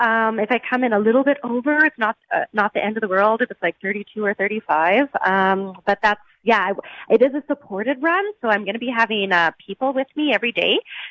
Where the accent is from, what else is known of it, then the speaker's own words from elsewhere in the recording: Flin Flon, Manitoba, Canada; born there; and then I was born in Flin Flon in the Canadian Shield.